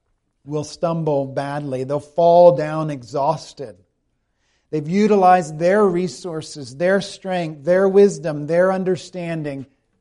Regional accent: South Carolina, United States; the eagle is the national bird of my home country, and I don't think I ever saw an eagle in South Carolina.

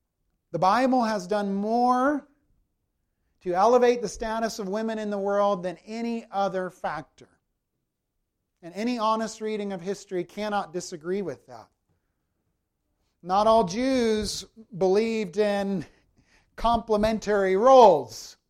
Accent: South Carolina, United States; I'm not from Calgary either, friends. I'm from South Carolina.

